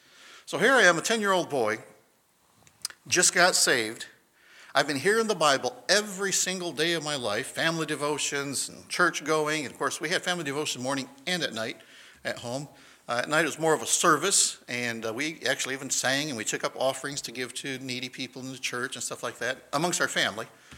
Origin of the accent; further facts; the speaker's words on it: Brazil; When I was growing up in Brazil, I was the fifth of seven children.